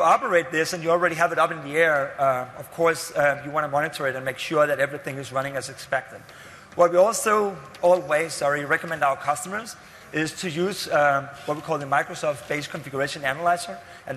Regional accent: Copenhagen, Capital Region of Denmark, Denmark; English is a second language; I come up from the Nordics up in Copenhagen.

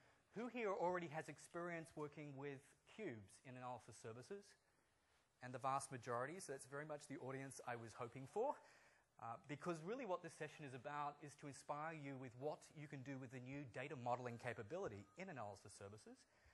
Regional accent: Australia; accent: Australian tinged with American; also born or lived in United States; I am Australian, although my accent is slightly tinged with an American accent because I've been living there for the past 4 years, although I've recently returned home.

